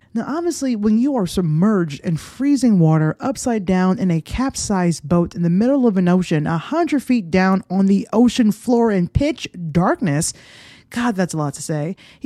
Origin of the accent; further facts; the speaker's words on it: United States; I remember when I went to London as a kid and I was confused. I was like, why do all the signs say toilet? Like, I knew what toilet was, but here in America